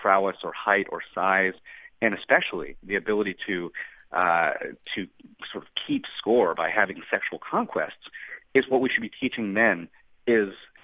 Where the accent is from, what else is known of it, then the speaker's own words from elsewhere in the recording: United States; growing up in America in general, that really is an avatar that's placed in front of us.